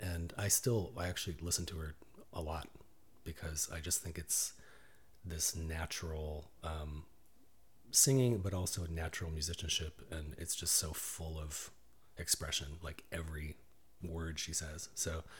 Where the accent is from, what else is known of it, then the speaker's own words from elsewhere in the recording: Midland, Michigan, United States; I had these wonderful piano teachers and piano in theory named George and Susan Fee in my hometown, Midland, Michigan.